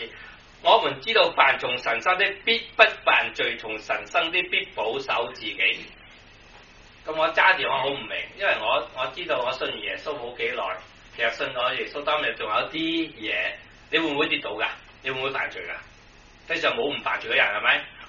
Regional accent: Guangdong, China; 即是我們廣東人說將自己的快樂建立在別人的痛苦上面

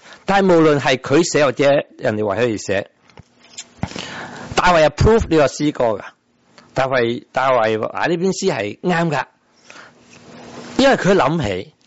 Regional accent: Guangdong, China; 这个唔系好唔系我哋广东人唔好成日谂食嘢啊

